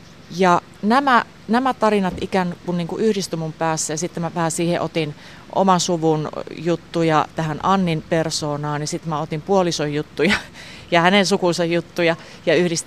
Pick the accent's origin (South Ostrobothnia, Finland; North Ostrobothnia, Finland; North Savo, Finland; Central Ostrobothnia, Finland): North Savo, Finland; Kiuruvesi; Ja mä oon itse Kiuruvedeltä kotoisin sieltä Savosta